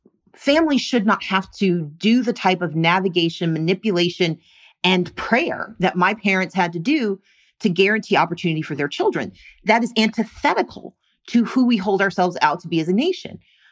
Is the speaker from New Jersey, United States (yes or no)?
no; Mississippi, United States; I grew up working poor in Mississippi.